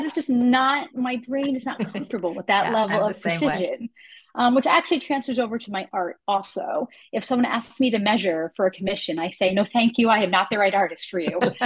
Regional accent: Chappaqua, New York, United States; So I actually grew up where I live right now, not in the exact house, but I grew up in Chappaqua, which is in Westchester, New York.

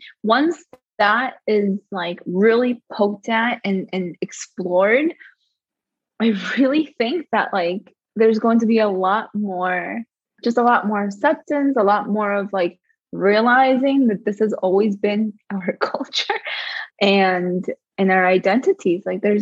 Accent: Peru; it's okay to be biracial, and explain to them like your struggles, like growing up in Peru, moving on, da da da.

